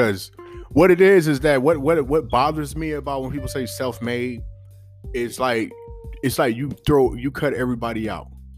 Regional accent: California, United States; maybe, you know, a little bias in it because I'm from Cali and it's the West Coast.

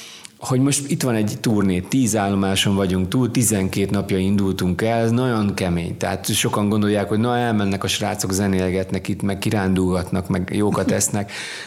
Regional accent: Cegléd, Pest, Hungary; én Cegléden nőttem föl

